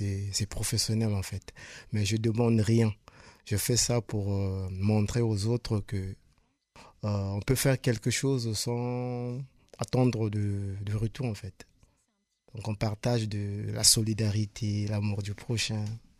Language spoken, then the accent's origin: French; Brazzaville, Republic of the Congo; moved away as an adult; now in Tours, France; Né le 20 mars 1994, je suis congolais de Brazzaville. Donc, je suis arrivé en France, ça fait 5 ans. Et si je me retrouve ici à Tours